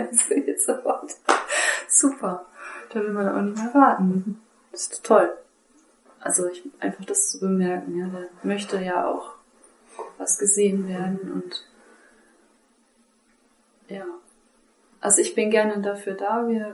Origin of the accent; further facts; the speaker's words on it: Northern Germany, Germany; born there; Also gebürtig bin ich in Deutschland geboren, hier im Norden. Meine Mutter ist Deutsch, mein Vater ist Englisch und wir sind immer wieder umgezogen. Dann haben wir auch kurz in England gelebt und deswegen dieser Kuddelmuddel, wenn ich spreche.